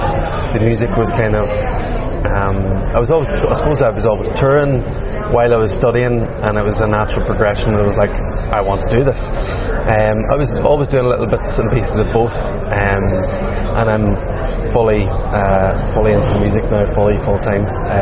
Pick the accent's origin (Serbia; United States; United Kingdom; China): United Kingdom; Northern Ireland; Yeah, I suppose, I'm from County Armagh originally.